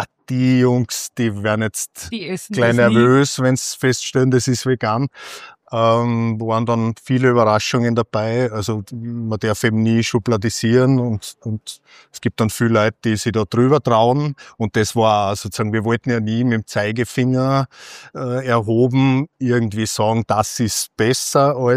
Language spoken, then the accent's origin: German; Salzburg, Austria; moved away as an adult; now in Vienna, Austria; ich bin gebürtiger Salzburger, bin seit mittlerweile, glaube ich, 30 Jahren in Wien, zum Studieren nach Wien hängen geblieben.